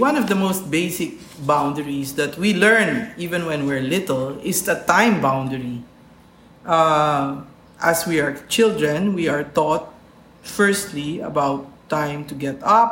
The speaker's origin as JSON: {"language": "English", "country": "Philippines", "said": "And as a Filipino, I would say that the Filipinos are pretty much relaxed with their boundaries"}